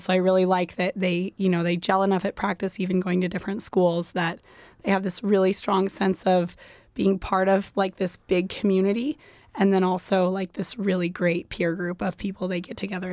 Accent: Anchorage, Alaska, United States; I grew up in Anchorage. Kincaid Park was kind of my babysitter growing up, so I spent a lot of time out there.

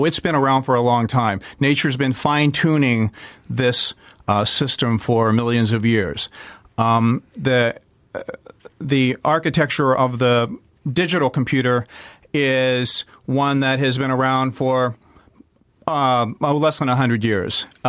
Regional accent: West Virginia, United States; I am from West Virginia.

